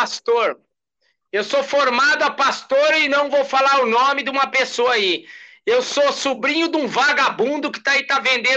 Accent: São Paulo, Brazil; sou de São Paulo. Eu moro em São Paulo agora. Aliás, eu tô dentro de um cemitério em São Paulo. Eu não moro mais no interior de São Paulo.

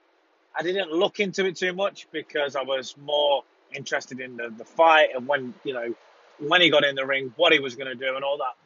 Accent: United Kingdom; So we should look at that as, you know, and be proud of that as British people.

